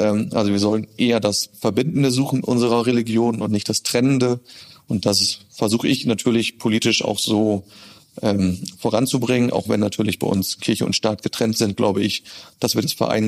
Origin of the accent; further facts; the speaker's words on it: Delmenhorst, Lower Saxony, Germany; als gebürtiger Delmenhorster, der dort aufgewachsen ist, ist natürlich in meiner Heimatstadt viel auch mit persönlichen Momenten verbunden.